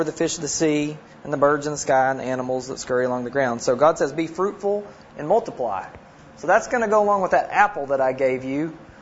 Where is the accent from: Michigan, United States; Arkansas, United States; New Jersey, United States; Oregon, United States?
Arkansas, United States; Goshen; I am from Goshen, Arkansas, which is about 10 miles west of Fayetteville.